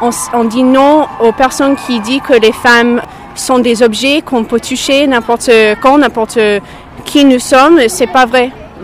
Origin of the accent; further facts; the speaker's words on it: New York, United States; French is a second language; now in France; je viens de New York et je suis en France cette année pour enseigner l'anglais.